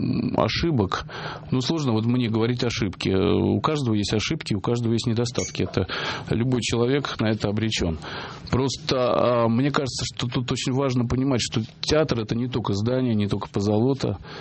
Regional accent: Moscow, Russia; Я вырос в Москве в Большом театре

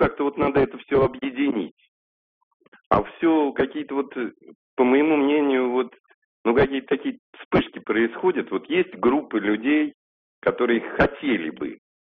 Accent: Moscow, Russia; я из Москвы.

